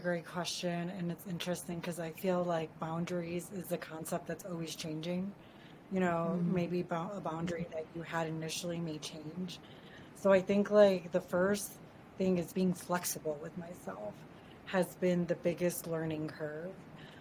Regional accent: Chicago, Illinois, United States; Originally, I'm born and raised in Chicago, city proper.

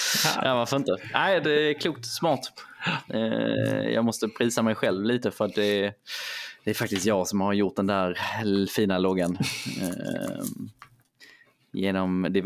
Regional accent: Skåne, Sweden; accent: Scanian; Jag menar, jag pratar ju skånska, men det låter så konstigt på något sätt.

